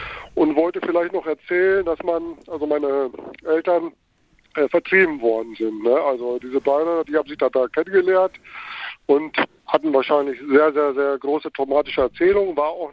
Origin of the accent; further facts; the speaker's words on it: Lower Saxony, Germany; now in Bielefeld, Germany; da war ich natürlich schon außerhalb, jetzt in Bielefeld. Ich komme aus Niedersachsen